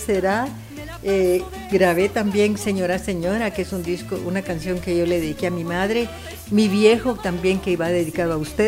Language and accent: Spanish; Zacapa, Guatemala; nadie se va a imaginar que soy de Zacapa, que es más tipo ranchero